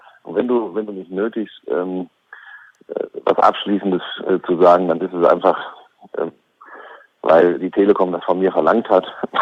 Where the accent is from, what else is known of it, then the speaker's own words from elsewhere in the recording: Oldenburg, Lower Saxony, Germany; Und da würde ich als Oldenburger erstmal sagen